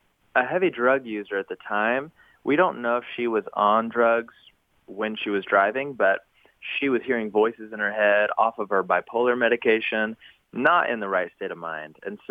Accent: Knoxville, Tennessee, United States; And it was in my hometown of Knoxville, Tennessee.

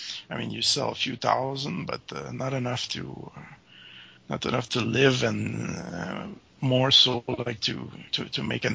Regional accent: Quebec, Canada; I'm from near Montreal, actually.

